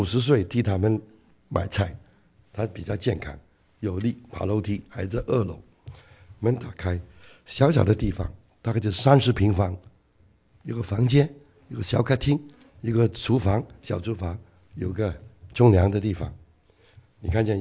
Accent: China; 我们中国人很喜欢抢买单，对不对？你回大陆就知道

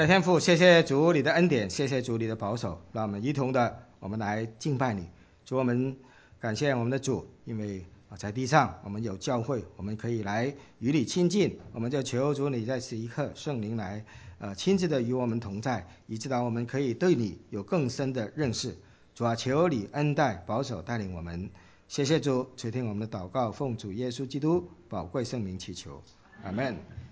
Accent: Hong Kong; 所以呢就是因为我是从香港来我就从来没有听过这个三步走这个词，

